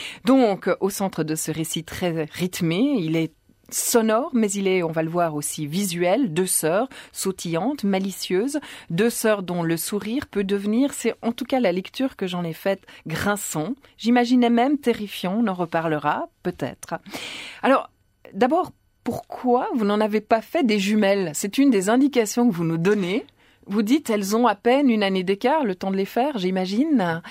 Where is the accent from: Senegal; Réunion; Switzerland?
Switzerland; Geneva; Oui, mais vous savez que je suis de Genève.